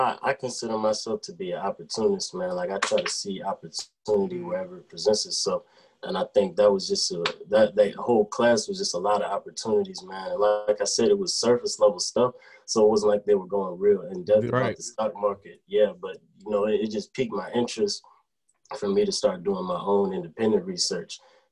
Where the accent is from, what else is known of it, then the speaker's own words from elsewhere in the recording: Virginia, United States; I'm from Central Virginia.